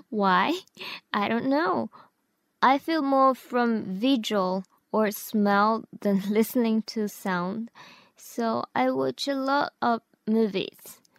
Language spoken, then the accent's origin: English; Tokyo, Japan; I was born and raised in Tokyo.